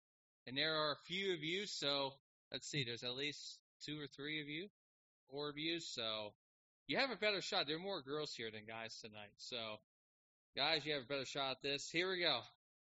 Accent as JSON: {"language": "English", "region": "Florida", "country": "United States", "said": "For those of you who don't know, I'm not from here. You can easily tell that by my speaking. I'm from South Florida, so if you're familiar with Miami, I was an hour north of Miami."}